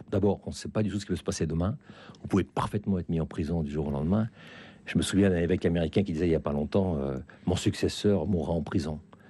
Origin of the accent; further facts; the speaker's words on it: France; moved away; also born or lived in Finland / Russia; ça fait quand même 40 ans que j'ai quitté la France, j'ai vécu en Finlande 18 ans, j'ai vécu en Russie 15 ans, je regarde un peu à distance